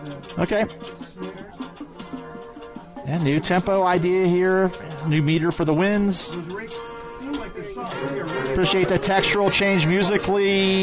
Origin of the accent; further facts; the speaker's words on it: Mason, Ohio, United States; I'm from Mason, Ohio.